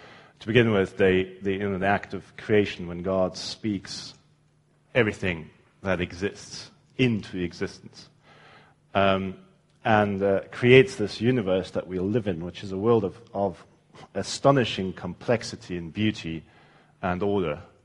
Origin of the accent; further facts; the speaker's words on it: South Africa; born there; As many of you know, I was born in South Africa in 1975.